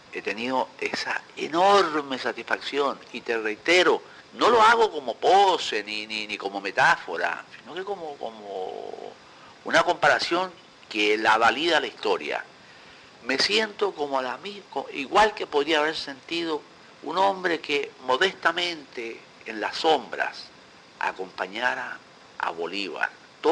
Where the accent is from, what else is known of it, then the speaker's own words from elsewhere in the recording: Chile; born there; nací en Chile, en donde hoy hay un lujoso hotel, en el Hospital San Borja.